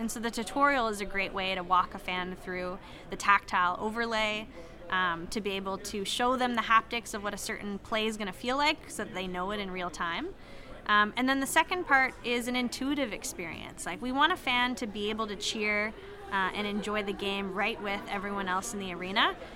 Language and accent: English; Canada; So my background, I grew up in Canada, and I worked in high-performance sport there.